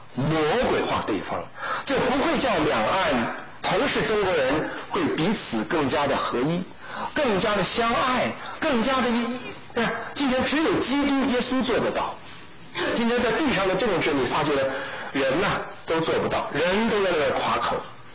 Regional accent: Taiwan; moved away as an adult; also born or lived in Shenyang, China; now in United States; 父母亲就带着我们就到了台湾，所以我是在台湾，我是生在沈阳，长在台湾，然后后来呢，就到美国来读书啊，来读研的。

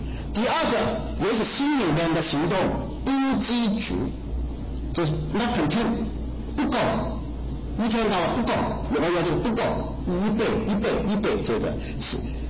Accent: Hong Kong; 我大概8岁的时候啊，1969年，当时呢，我是出生长大在香港的，香港是英国殖民地。

